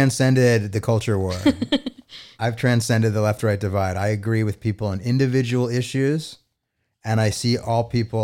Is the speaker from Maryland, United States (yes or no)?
no; Utah, United States; the governor of my home state of Utah